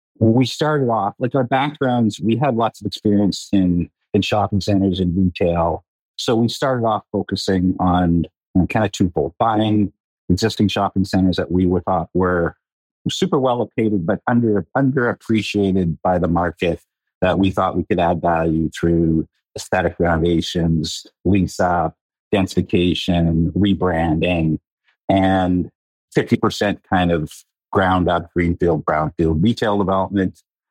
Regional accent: Prince George, British Columbia, Canada; I grew up in Prince George

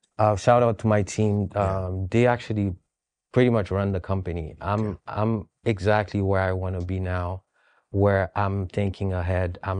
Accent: Haiti; the Haitian community mostly, because I'm from Haiti.

